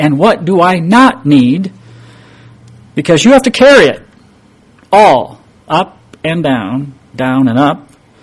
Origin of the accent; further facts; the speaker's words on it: Lynden, Washington, United States; also born or lived in Grand Rapids, United States; I grew up in Dutch communities, starting off in Lyndon, Washington, and then moved to the Grand Rapids, Michigan area. And it is also loaded with Dutch people.